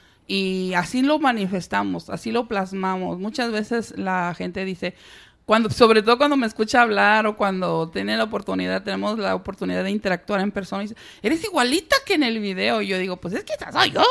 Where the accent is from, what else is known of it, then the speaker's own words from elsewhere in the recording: Pueblo Nuevo, Guanajuato, Mexico; yo, como mexicana, guanajuatense, neopoblana. Ese es mi gentilicio, neopoblana, de Pueblo Nuevo.